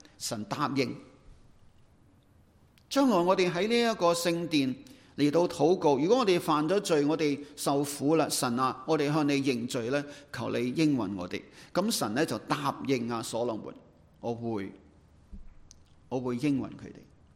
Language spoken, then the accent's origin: Chinese; Guangdong, China; 我们广东人说人有三衰六旺